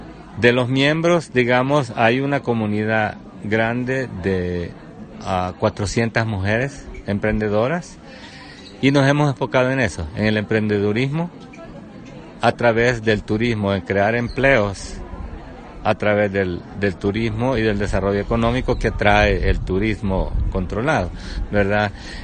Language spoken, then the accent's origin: Spanish; El Salvador; Yo como salvadoreño no lo hago